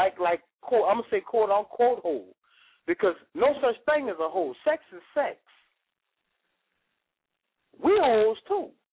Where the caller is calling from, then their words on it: New Orleans, Louisiana, United States; I'm calling from New Orleans